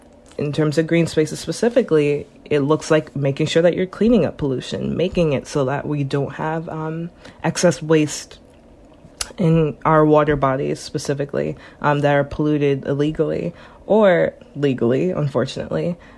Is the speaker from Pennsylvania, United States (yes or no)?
no; New Jersey, United States; So when I first moved to Connecticut, I'm originally from New Jersey, I lived in Ansonia and then Trumbull.